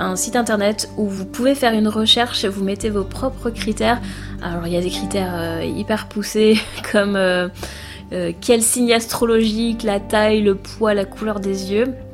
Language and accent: French; France; moved away as an adult; now in Jacksonville, United States; viens d'avoir 39 ans et ça fait 3 ans que j'habite à Jacksonville en Floride, donc aux États-Unis. Je suis française et j'ai grandi en France